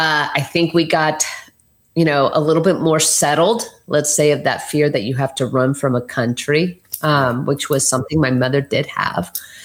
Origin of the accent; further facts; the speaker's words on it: Lakeland, Florida, United States; My hometown is Lakeland, Florida, in Polk County.